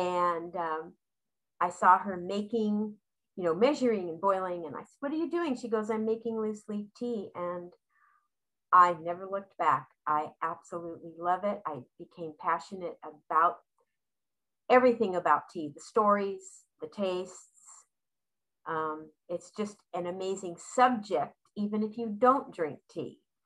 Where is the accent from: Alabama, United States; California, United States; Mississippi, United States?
California, United States; moved away as an adult; now in Las Vegas, United States; I live in Las Vegas, but I come from Southern California when I retired from teaching.